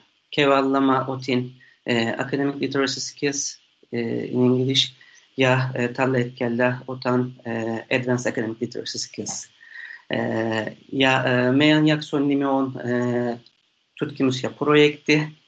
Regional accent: Turkey; Finnish is a second language; moved away as an adult; now in Finland; ja mä oon kotoisin Turkista.

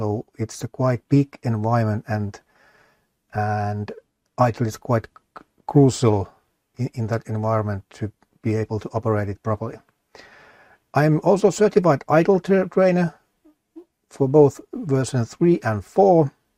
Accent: Tampere, Pirkanmaa, Finland; English is a second language; Tampere, Finland, which is my hometown.

